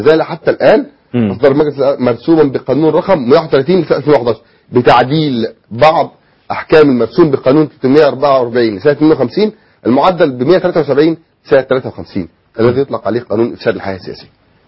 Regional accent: Egypt; اولا انا قلت احنا عندنا في مصر فوق ال 150 جهاز رقابي.

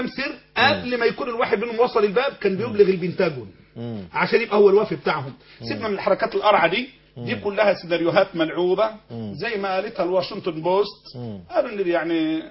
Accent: Egypt

